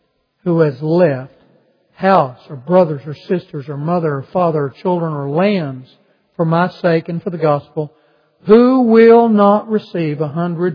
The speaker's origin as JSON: {"language": "English", "region": "Texas", "country": "United States", "tie": "born or raised there", "said": "Growing up in West Texas, we would go on vacation to Colorado, New Mexico"}